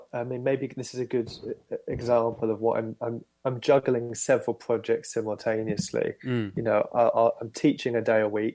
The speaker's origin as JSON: {"language": "English", "town": "Dartford", "region": "South East England", "country": "United Kingdom", "tie": "born or raised there", "said": "Yeah, so I grew up in Dartford, which is a suburb. I mean, it's not really a suburb. It's a town on the edge of London."}